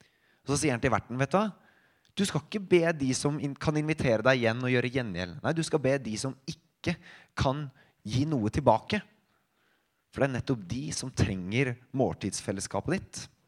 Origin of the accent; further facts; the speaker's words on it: Innlandet, Norway; Jeg er jo ikke hedmarking, jeg er fra Østerdalen